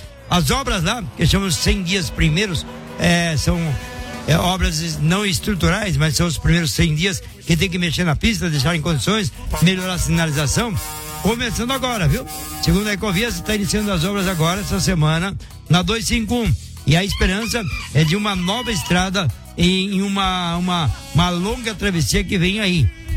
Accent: Caxias do Sul, Rio Grande do Sul, Brazil; sou de Caxias do Sul

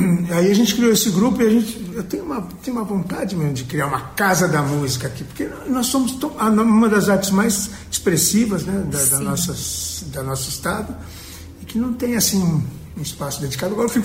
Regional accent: São Paulo, Brazil; eu também sou de São Paulo

